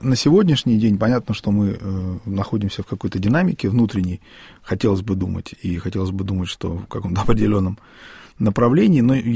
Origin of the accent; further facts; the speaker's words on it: Russia; born there; А я просто православный, потому что я родился в России.